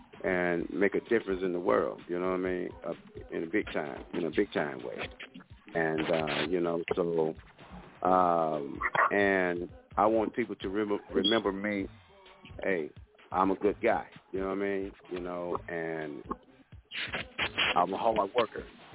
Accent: Dallas, Texas, United States; I'm from Dallas, Texas.

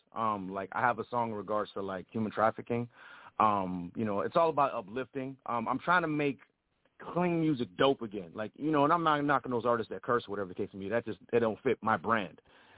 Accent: Detroit, Michigan, United States; and I hail from Detroit. So I come from a whole musical background.

